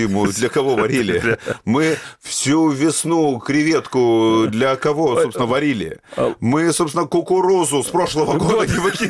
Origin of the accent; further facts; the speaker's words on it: Crimea, Ukraine; как крымчанин